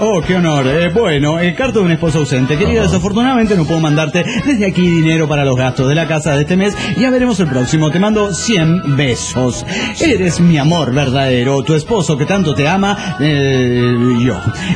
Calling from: Mexico; de Cacuhuac, México.

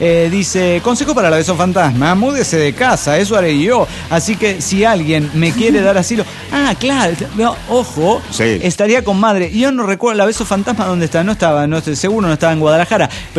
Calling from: Buenos Aires, Argentina; de Buenos Aires, Argentina.

